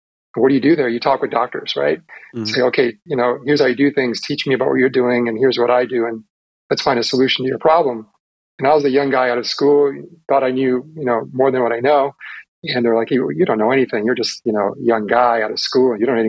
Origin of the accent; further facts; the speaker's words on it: East Coast, United States; Because I grew up in the East Coast, and back when space shuttle and launch vehicles were going off, and I said, I want to go in the space industry.